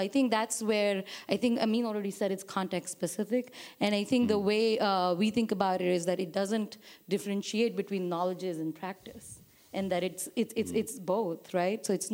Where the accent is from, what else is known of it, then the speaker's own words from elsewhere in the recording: India; I come from India and it's the same thing, right?